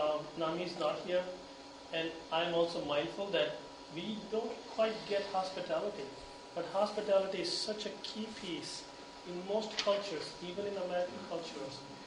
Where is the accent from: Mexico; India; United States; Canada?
India; as much as I am willing to embrace I'm Indian, I learned more about India